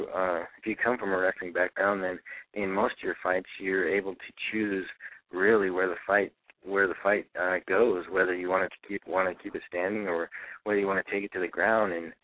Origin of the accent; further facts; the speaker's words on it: Utah, United States; He's from New Jersey. I'm from Utah.